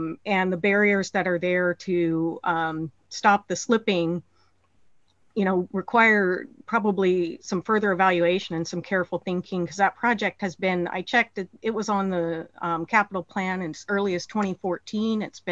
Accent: Black Diamond, Washington, United States; now in Bellevue, United States; I am a resident of Bellevue and I grew up in Black Diamond.

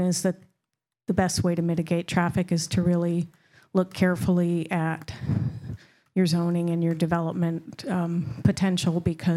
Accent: Black Diamond, Washington, United States; now in Bellevue, United States; I live in Bellevue, and I grew up in Black Diamond

